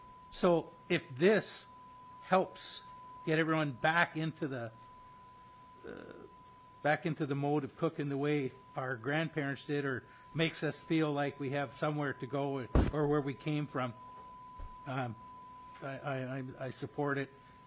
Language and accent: English; Minnesota, United States; I come from the Iron Range.